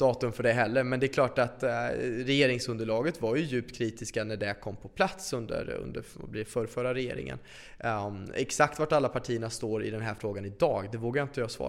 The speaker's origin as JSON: {"language": "Swedish", "town": "Skövde", "region": "Västra Götaland County", "country": "Sweden", "said": "Och jag är från Skövde."}